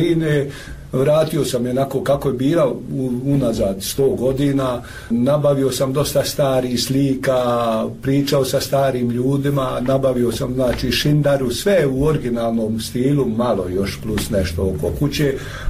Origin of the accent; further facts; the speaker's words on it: Croatia; Slušajte, ja sam Hrvat.